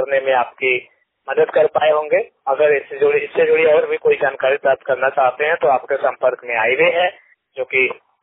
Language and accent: Hindi; Mirzapur, Uttar Pradesh, India; जैसे मैं मिर्जापुर से हूं तो मेरा ज्यादातर चांस वाराणसी में रहता है